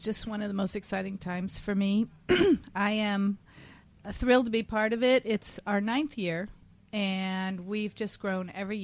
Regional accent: Hudson, United States; I'm not going to say my age, but I am also from Hudson, and I teach first grade at Hudson in Hudson School District.

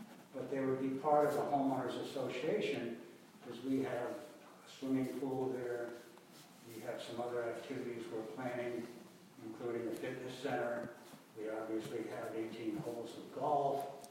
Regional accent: Catskill, New York, United States; but I grew up in Catskill and I went to Catskill High School.

